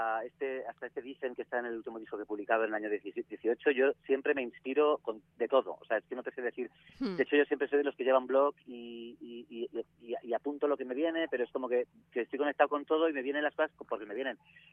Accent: Madrid, Community of Madrid, Spain; yo soy madrileño, nacido aquí

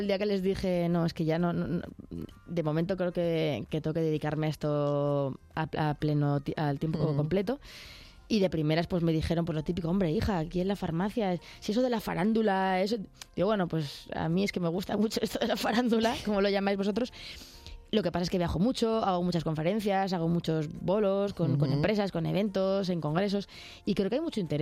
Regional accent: Belmonte, Spain; iré a mi pueblo, Belmonte, que soy de allí y siempre hay que volver en Navidad

